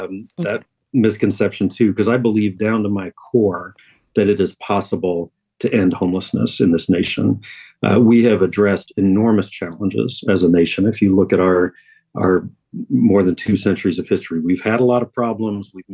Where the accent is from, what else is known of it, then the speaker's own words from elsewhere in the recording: Alabama, United States; Now, I'm a product of the public school system just south of your border there in Tennessee. I grew up in Alabama.